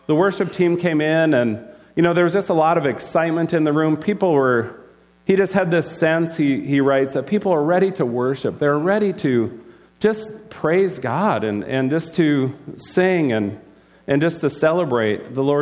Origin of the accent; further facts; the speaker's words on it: Thief River Falls, Minnesota, United States; I am from Thief River and currently living there as well.